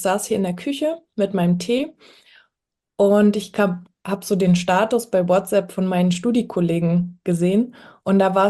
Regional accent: Berlin, Germany; ich komme aus Berlin

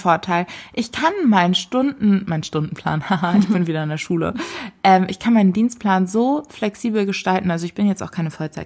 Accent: Hamburg, Germany; wir kommen beide aus Hamburg, Katrin und ich. Wir sind auch beide im gleichen Viertel aufgewachsen.

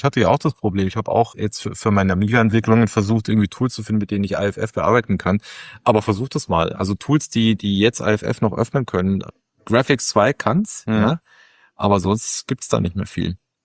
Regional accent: Munich, Bavaria, Germany; Und ich bin ja auch in München aufgewachsen.

